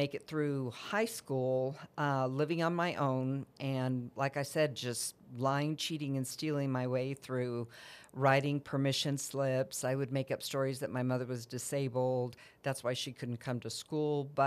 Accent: Roswell, New Mexico, United States; I'm originally from Roswell, New Mexico, which is a very conservative community.

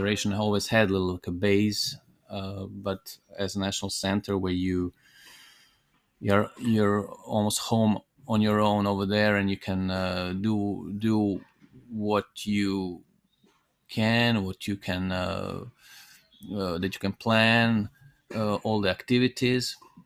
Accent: Croatia; now in Sweden; Well, I'm coming from Croatia, where I started to play tennis and spend my junior years there.

